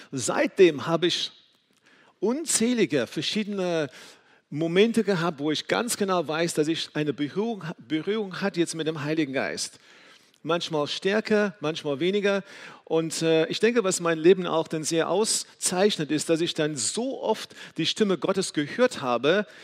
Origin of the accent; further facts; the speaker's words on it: South Africa; Ich bin in einer großen, so traditionellen Kirche dann aufgewachsen in Südafrika.